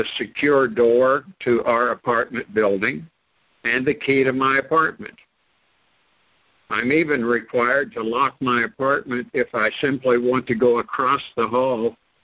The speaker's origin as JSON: {"language": "English", "town": "Burnville", "region": "Indiana", "country": "United States", "tie": "born or raised there", "lives_now": "Missouri, United States", "said": "I was born in Burnville, Indiana, population 75. It was a one-street town with two alleys and dogs all around."}